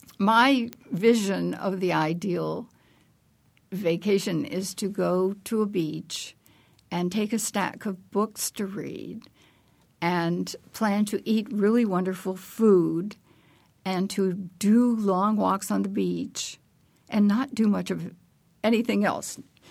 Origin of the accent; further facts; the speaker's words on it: Indiana, United States; well, this is my home state, and I've been to different parts of it